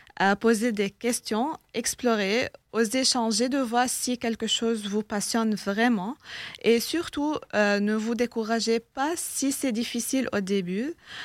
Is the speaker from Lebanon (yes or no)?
yes; Lebanon; now in France; Oui, je viens du Liban.